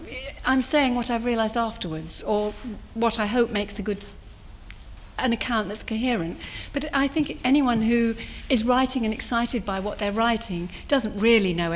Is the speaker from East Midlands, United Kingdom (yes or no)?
no; Poole, South West England, United Kingdom; born there; I was born in Bournemouth on the coast, in Poole, actually.